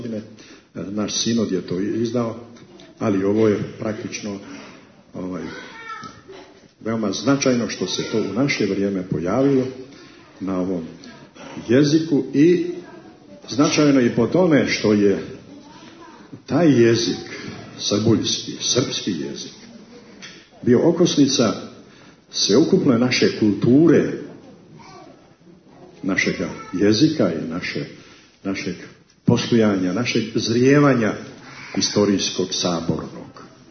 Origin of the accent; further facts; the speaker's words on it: Montenegro; ovdje kod nas u Crnoj Gori sad imamo takozvani crnogorski jezik.